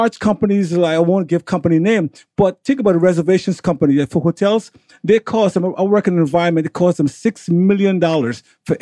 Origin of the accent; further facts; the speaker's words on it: New York City, New York, United States; also born or lived in Suriname; I was raised in New York City.